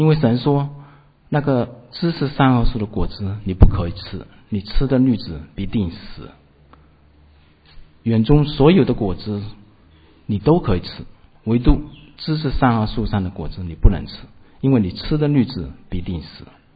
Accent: China; 我们中国人也知道民以食为天

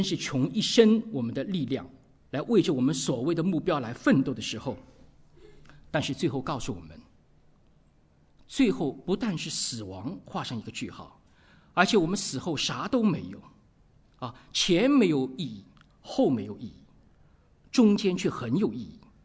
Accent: China; 所以我们从小也在中国受的是无神论的教育。

